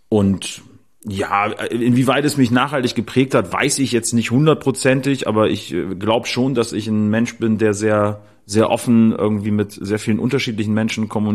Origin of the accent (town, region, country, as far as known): Bremen, Germany; born or raised there; also born or lived in Kassel